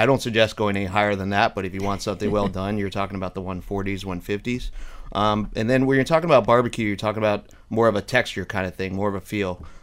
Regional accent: the South, United States; I'm from the South, so I'm a big Southern sides kind of guy.

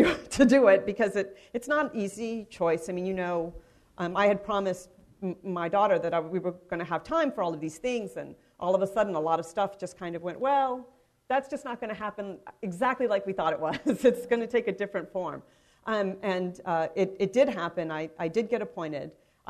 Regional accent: San Antonio, Texas, United States; And I know my city. My city is Military City, USA, my hometown.

